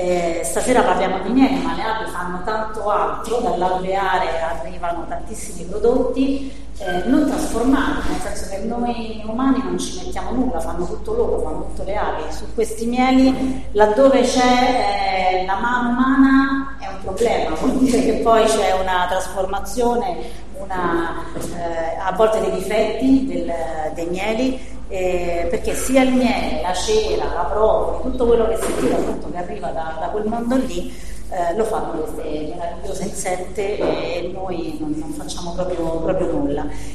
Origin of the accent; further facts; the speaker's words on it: Rome, Lazio, Italy; dagli accenti, quindi si sente che vengo da Roma.